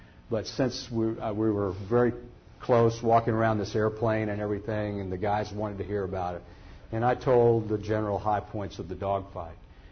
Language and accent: English; Bowling Green, Kentucky, United States; I went back to Bowling Green, Kentucky, my hometown, and never really expecting to stay there